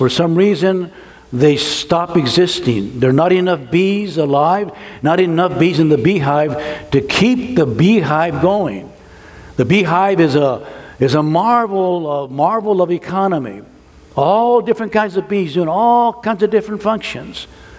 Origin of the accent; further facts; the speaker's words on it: California, United States; We're from California. California is, in some ways, the breadbasket of the world. We are an agricultural state.